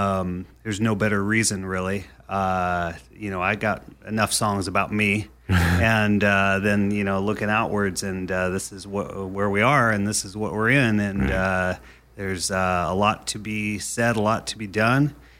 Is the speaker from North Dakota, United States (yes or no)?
no; Huntington Beach, California, United States; now in San Francisco, United States; Because I grew up in Huntington Beach.